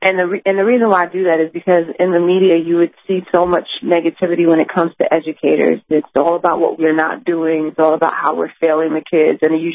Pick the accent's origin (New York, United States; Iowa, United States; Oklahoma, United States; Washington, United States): New York, United States; Brooklyn; I grew up in Crown Heights, Brooklyn, that's similar to Brownsville.